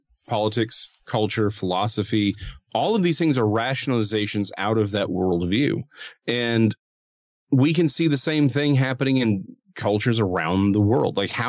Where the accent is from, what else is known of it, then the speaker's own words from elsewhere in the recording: Dallas, Texas, United States; Again, I'm a Dallasite, but I don't claim Irving.